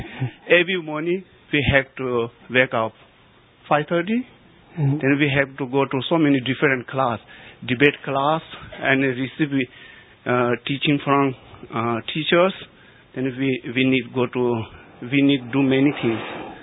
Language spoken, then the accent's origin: English; Tibet, China; English is a second language; Also, my hometown, East Tibet